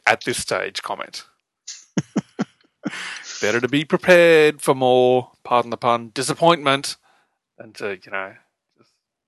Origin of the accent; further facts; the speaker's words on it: Australia; we can say what we want because we're Australian.